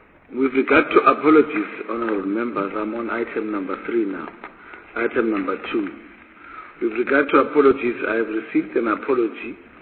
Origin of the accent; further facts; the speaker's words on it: North West, South Africa; I'm the chairperson of the Select Committee on Appropriations. I'm from Northwest